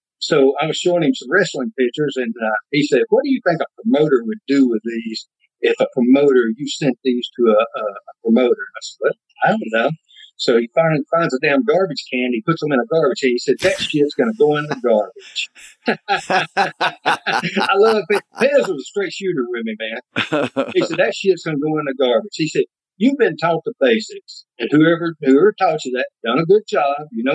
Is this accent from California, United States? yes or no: no; Birchwood, Tennessee, United States; Birchwood, Tennessee.